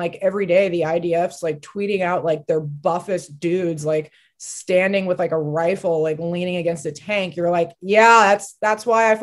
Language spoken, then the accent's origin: English; Los Angeles, California, United States; Because I grew up in Los Angeles and I watched my hometown decay into a third world hellhole within the span of 10 years.